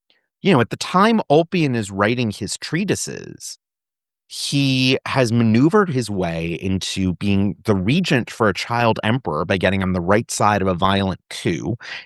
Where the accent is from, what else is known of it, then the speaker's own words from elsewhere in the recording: United States; Short version, I'm American.